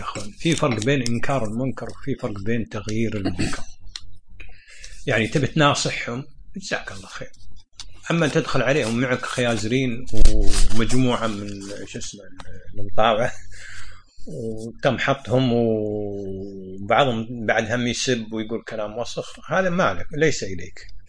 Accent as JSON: {"language": "Arabic", "country": "Kuwait", "said": "وحتى عند الناس عندنا في الكويت يعني بعضهم لو جاء حادث أو كذا يسوي زي فداء نفس"}